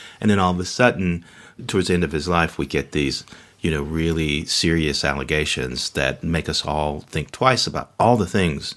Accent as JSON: {"language": "English", "town": "Gary", "region": "Indiana", "country": "United States", "tie": "born or raised there", "said": "I grew up in Gary, Indiana. My grandmother lived about five blocks away from where … lived when they were in Gary."}